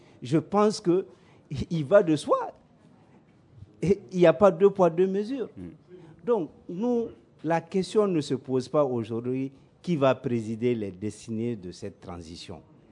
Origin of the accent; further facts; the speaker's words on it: Mali; Moi, je suis un Malien sur 20 millions de Maliens.